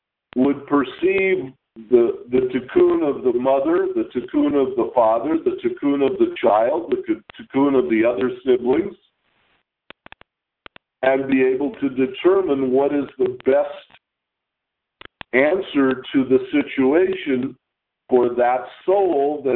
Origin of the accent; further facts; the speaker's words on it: United States; we grew up in America.